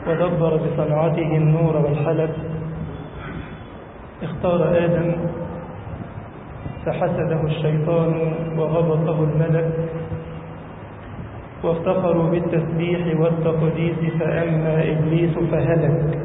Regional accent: Egypt; اللهم احفظ بلدنا مصر وأهلها يا رب العالمين

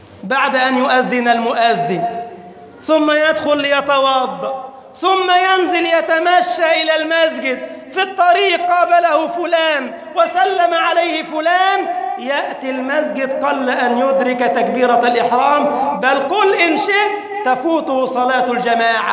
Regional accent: Egypt; اللهم احفظ بلدنا مصر وسائر بلاد المسلمين

